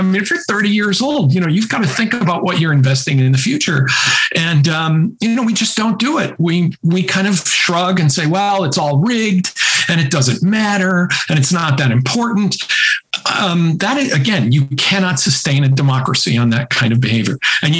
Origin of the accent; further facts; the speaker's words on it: New England, United States; I'm from New England